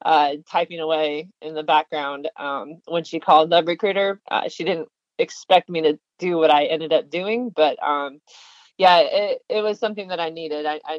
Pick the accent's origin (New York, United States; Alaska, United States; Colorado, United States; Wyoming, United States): Colorado, United States; also born or lived in California / Virginia; Yeah, so I was born in Colorado. I grew up in three different states, Colorado, California, and Virginia.